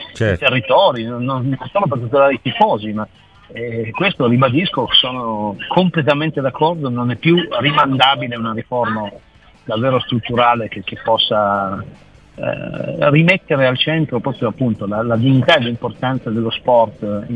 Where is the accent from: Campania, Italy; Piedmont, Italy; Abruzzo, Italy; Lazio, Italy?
Piedmont, Italy; Turin; una città come la mia città, che è Torino